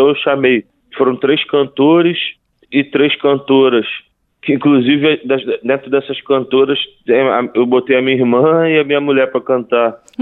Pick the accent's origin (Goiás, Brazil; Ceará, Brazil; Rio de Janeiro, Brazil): Rio de Janeiro, Brazil; E eu sou da Glória.